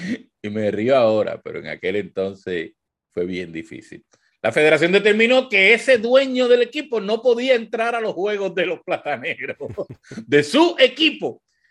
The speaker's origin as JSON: {"language": "Spanish", "town": "Corozal", "country": "Puerto Rico", "tie": "born or raised there", "said": "Yo soy natural de Corozal. Hace 5 años que no vivo en Corozal, pero soy corozaleño."}